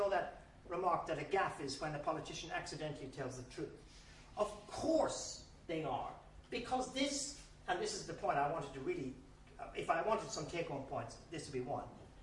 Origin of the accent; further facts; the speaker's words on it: Ireland; I speak as an Irishman, how completely invisible the Irish have been in this whole thing.